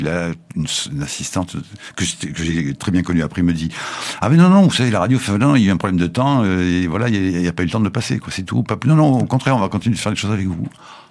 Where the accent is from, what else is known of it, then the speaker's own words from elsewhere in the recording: Toulouse, Occitanie, France; et moi je suis toulousain en plus